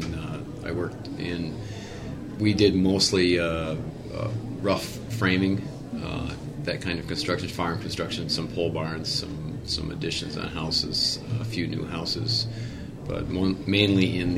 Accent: St. Johns, Michigan, United States; Growing up in St. John's, it was, like I said, it was kind of a small town then.

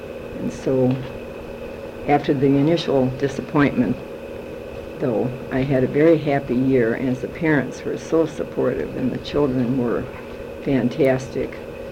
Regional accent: Red Wing, Minnesota, United States; I was born and raised in Red Wing, Minnesota. I attended rural school and then was a graduate of the Red Wing High School in 1928.

